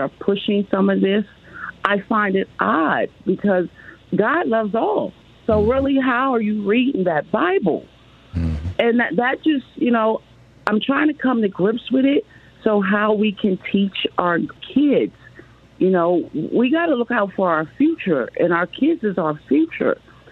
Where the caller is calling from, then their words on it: Lakeland, Florida, United States; also born or lived in Delaware; I live in Lakeland, Florida, and I've been kind of disappointed because I moved from Delaware.